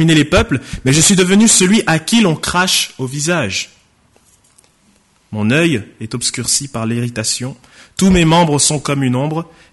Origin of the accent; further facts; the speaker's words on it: Orléans, Centre-Val de Loire, France; also born or lived in Saint-Denis; now in Aix-en-Provence, France; je viens du département du Loiret, d'Orléans. J'ai grandi là-bas, j'ai passé toute ma vie là-bas. C'est ma ville, c'est Orléans quoi. Et donc voilà, je suis pas vraiment né à Orléans, moi je suis né plutôt à Saint-Denis dans le 93